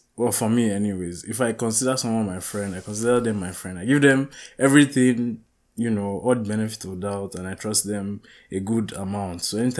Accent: Nigeria; English is a second language; moved away; as I've come abroad, it's harder to keep in contact with my people in Nigeria.

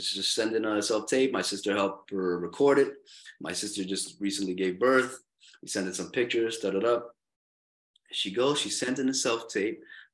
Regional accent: Philippines; There's Filipino people in hospitals. Cool, I'm Filipino, da-da-da.

